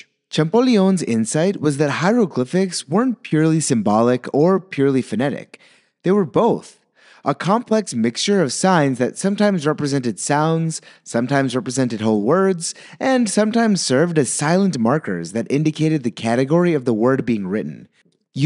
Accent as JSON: {"language": "English", "country": "India", "said": "I'm Indian, and I know that a lot of Indian culture is still held in Britain."}